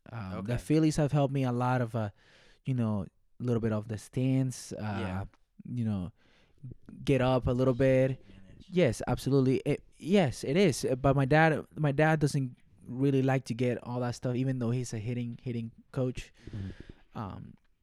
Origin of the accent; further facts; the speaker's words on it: Venezuela; I come from, I was born here, but I was raised in Venezuela